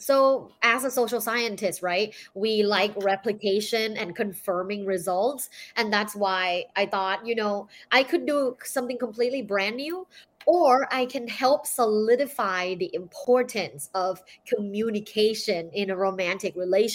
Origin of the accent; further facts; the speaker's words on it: Thailand; I'm from Thailand. So I was born and I grew up in Thailand in a very sexually conservative culture.